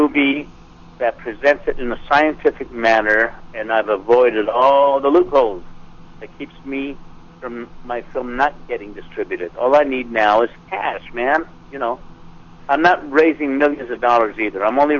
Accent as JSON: {"language": "English", "country": "United States", "tie": "born there", "said": "And that I'm an American. I was born in America. Okay? I am a true United States citizen."}